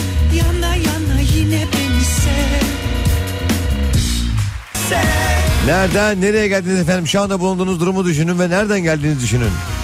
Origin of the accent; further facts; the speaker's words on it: Istanbul, Turkey; Bizi çünkü İstanbul'da doğduk büyüdük ama annemizin babamızın memleketine götürdüler, o güzel toprakları gezdirdiler. Rahmetli anneciğim Reşadiye, babam Niksarlı, ömrüne bereket babacığım.